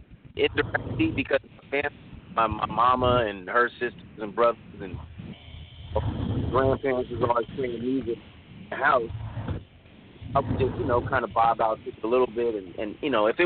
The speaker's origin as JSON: {"language": "English", "town": "San Francisco", "region": "California", "country": "United States", "said": "I mean, I'm from San Francisco, actually."}